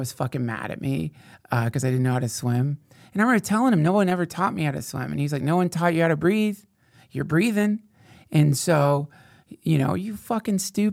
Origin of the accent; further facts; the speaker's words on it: Georgia, United States; But you know, I grew up